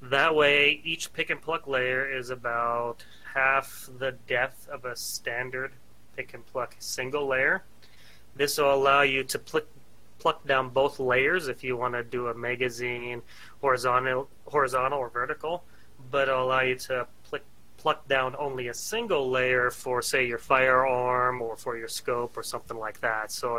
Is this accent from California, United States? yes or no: no; Montana, United States; I grew up in Montana on the farm, and I think I was 7, 8 years old when first went gopher hunting and target practicing.